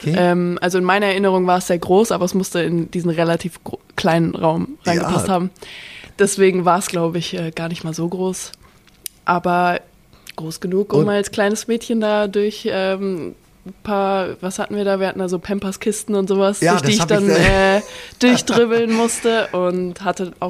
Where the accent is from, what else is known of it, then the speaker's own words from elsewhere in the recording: Bad Soden am Taunus, Hesse, Germany; Ja, ich bin im Taunus groß geworden, vor Frankfurt, wie gesagt, sehr schöne Kindheit.